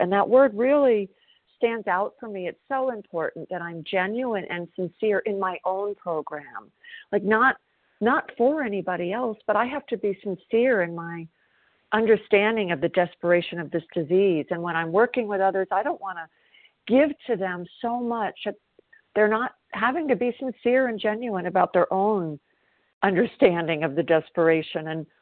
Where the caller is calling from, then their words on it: South Carolina, United States; I'm a recovered compulsive overeater. I'm calling from South Carolina